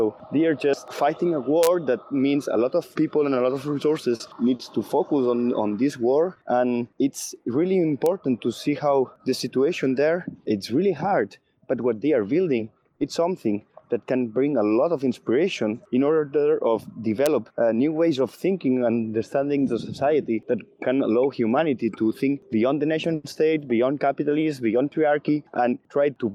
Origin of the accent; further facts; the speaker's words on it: Catalonia, Spain; English is a second language; So for me also, I'm from Catalonia